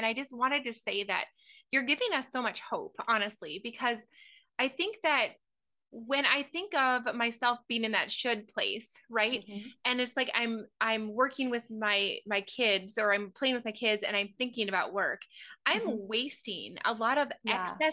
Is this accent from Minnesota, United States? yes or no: yes; Minnesota, United States; Now, even though I'm from Minnesota, I can't ice skate.